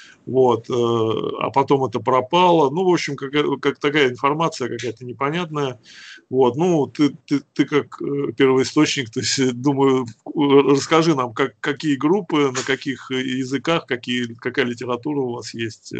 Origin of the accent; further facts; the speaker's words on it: Moscow, Russia; я алкоголик из Москвы.